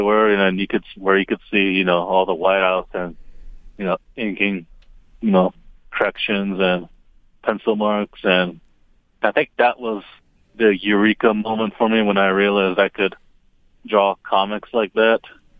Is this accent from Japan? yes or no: yes; Japan; Yeah, I was born and raised in Japan.